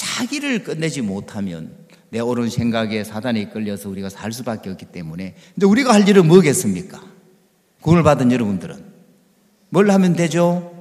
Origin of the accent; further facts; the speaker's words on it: Hapcheon, South Gyeongsang, South Korea; 제 고향 후배예요. 합천. 아, 합천 이야기 했죠.